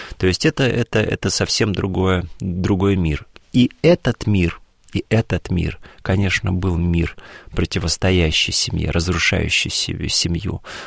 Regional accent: Dagestan, Russia; born there; Да, я родился в Дагестане, да.

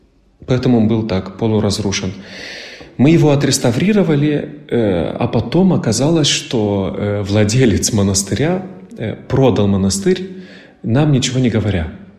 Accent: Moldova; moved away as an adult; now in Milan, Italy; вернусь уже домой, на родину. Я сам родом из Молдавии

